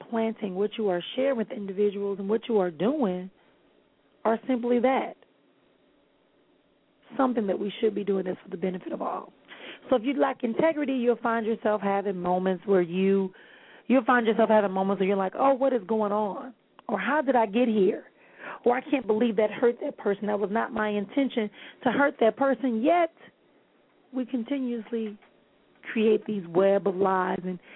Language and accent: English; Milwaukee, Wisconsin, United States; My book tour will begin on the 19th of January in my hometown of Milwaukee and work its way down south and then eastwardly.